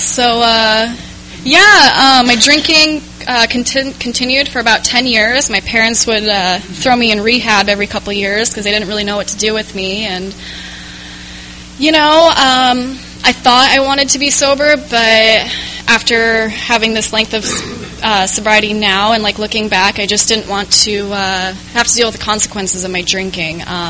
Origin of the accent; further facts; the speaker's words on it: Phoenix, Arizona, United States; now in San Diego, United States; So I moved out to San Diego about 2 years ago I'm from Phoenix, Arizona. It's really hot out there today.